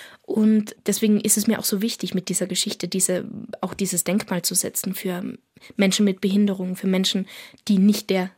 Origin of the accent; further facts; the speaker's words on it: Innsbruck, Tyrol, Austria; Also wir kommen ja aus Tirol, eben in Innsbruck, wie du sagst.